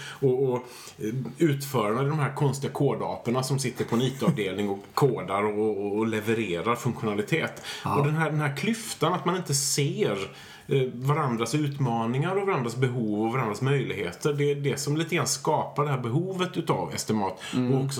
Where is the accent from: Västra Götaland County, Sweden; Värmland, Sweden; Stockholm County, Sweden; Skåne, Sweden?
Västra Götaland County, Sweden; Gothenburg; jag är en man från Göteborg.